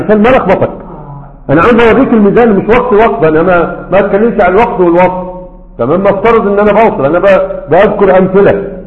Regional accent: Egypt; وعندنا في مصر للمرأة

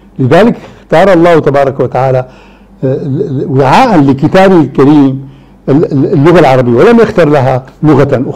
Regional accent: Damascus, Damascus Governorate, Syria; عندنا في دمشق كان في علماء كبار في اللغة العربية وهم أطباء كبار

